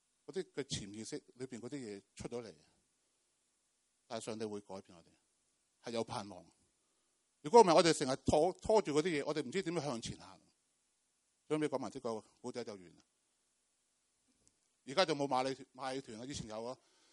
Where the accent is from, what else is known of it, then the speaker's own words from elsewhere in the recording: Guangdong, China; 我们广东人都，哎，很多人都这样，是不是？